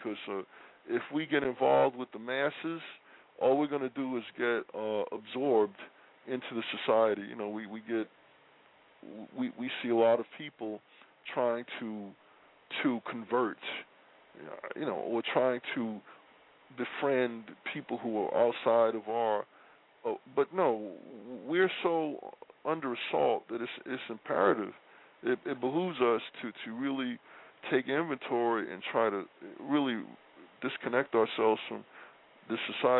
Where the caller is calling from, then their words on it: New York City, New York, United States; Yes, sir. I'm in New York City.